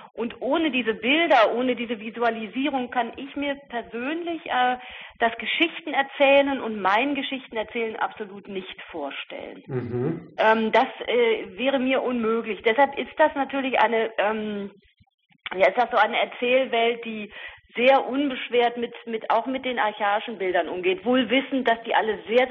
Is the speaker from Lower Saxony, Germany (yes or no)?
yes; Hameln, Lower Saxony, Germany; Also ich komme ja weder aus der Großstadt noch vom Land, sondern aus der Zwischengrauzone, nämlich wirklich einer provinziellen Kleinstadt, also diesem Hameln.